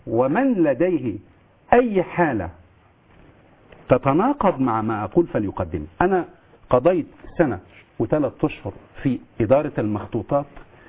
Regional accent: Egypt; نحن مصريون

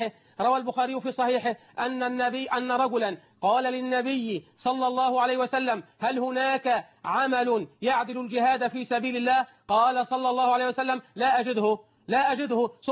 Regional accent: Egypt; أنا مصري مثلكم وأنا مسلم مثلكم

